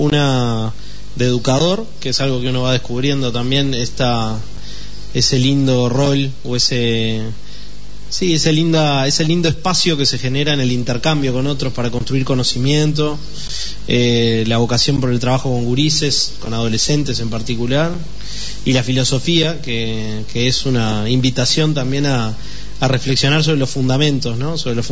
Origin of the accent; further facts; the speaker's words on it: Montevideo, Uruguay; mi propio barrio, yo soy del Mercado Modelo en Montevideo, una zona que también en la crisis del 2002 fue golpeada.